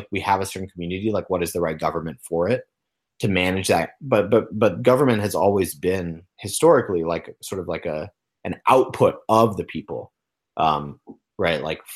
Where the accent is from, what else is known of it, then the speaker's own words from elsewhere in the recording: Long Island, New York, United States; born there; I was born on Long Island.